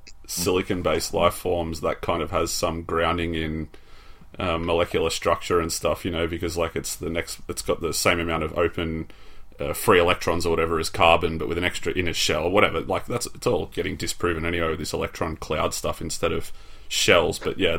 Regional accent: Sydney, New South Wales, Australia; Sabaru is probably correct because they're from Sydney, so they're from my hometown.

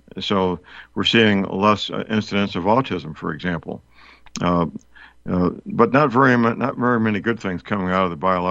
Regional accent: St. Louis, Missouri, United States; Part of the Pfizer vaccine is manufactured in my hometown, St. Louis, Missouri.

